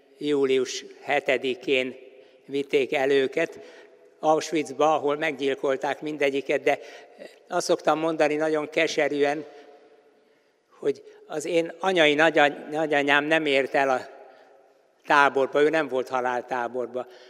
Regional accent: Szentendre, Pest, Hungary; Zsidó családban születtem, Szentendrén. Édesapám, édesanyám is ott született.

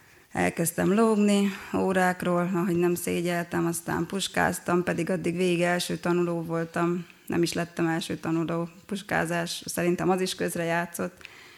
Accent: Arad, Arad County, Romania; also born or lived in Oradea; Aradon születtem, ott nőttem fel. Elkerültem Nagyváradra, tanítóképzőbe.

